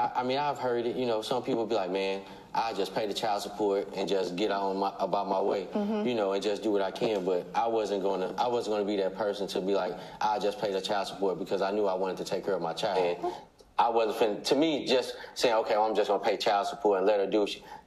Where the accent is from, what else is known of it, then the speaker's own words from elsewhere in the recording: St. Louis, Missouri, United States; St. Louis, originally from St. Louis.